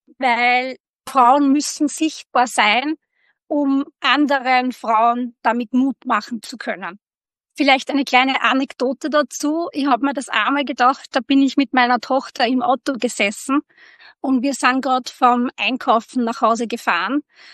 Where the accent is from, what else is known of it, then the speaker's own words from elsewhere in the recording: Austria; Ja, das ist gerade bei uns in Österreich natürlich ein Riesenthema